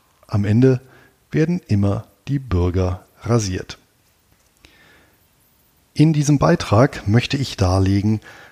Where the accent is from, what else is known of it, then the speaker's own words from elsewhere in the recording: Bonn, North Rhine-Westphalia, Germany; meiner alten Heimatstadt in diesem Jahr seinen 250. Geburtstag. Als der Wegbereiter der Romantik in Bonn geboren wurde